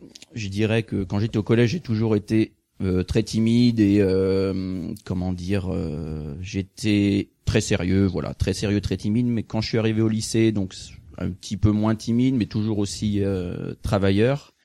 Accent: Pornic, Pays de la Loire, France; Alors, moi je viens de la région de la Loire-Atlantique, voilà, donc proche de Nantes. J'ai fait mon lycée, mon collège et ma primaire dans un petit port de plaisance qui s'appelle Pornic. Et ensuite, j'ai fait mes études, ma fac, je l'ai fait à Nantes.

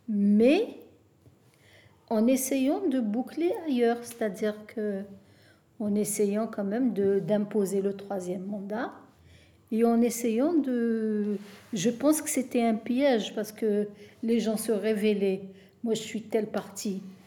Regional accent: Algeria; now in France; Je suis originaire d'Algérie. Je suis en France depuis 2008 pour des raisons de santé.

